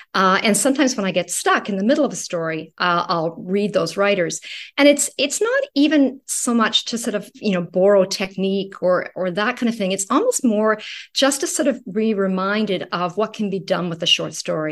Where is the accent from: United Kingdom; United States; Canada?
Canada; I probably don't see myself as purely a Canadian writer.